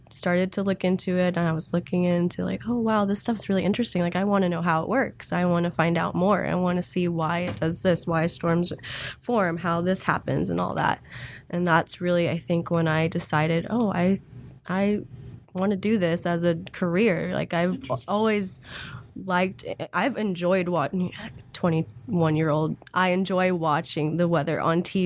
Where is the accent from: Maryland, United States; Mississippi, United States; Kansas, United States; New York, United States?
Kansas, United States; Olathe; Well, I grew up here in Kansas City, okay, from Olathe, so definitely been right in the middle of all four seasons